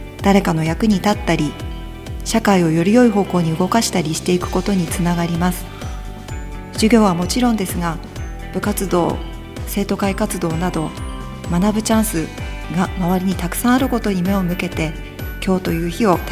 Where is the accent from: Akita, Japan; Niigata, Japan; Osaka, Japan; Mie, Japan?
Akita, Japan; Yokote; born there; 生まれは横手市です。今は統合となりましたが大鳥中学校の卒業生です。